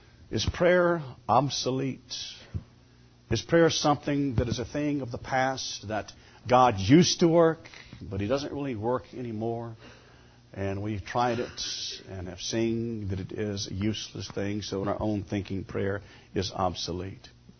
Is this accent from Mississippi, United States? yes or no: yes; Hattiesburg, Mississippi, United States; Historically, going back to growing up in Hattiesburg, Wednesday night was the most poorly attended service in the church.